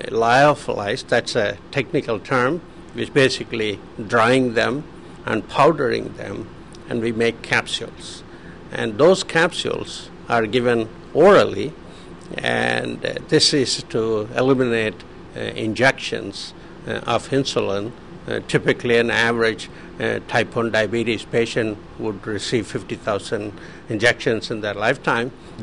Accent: India; born there; I was born in India. I have seen children die of cholera.

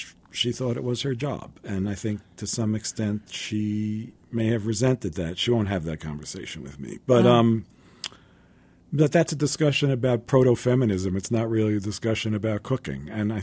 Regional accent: New York, United States; I lived in New York. I grew up in New York. I was exposed to a lot of great food.

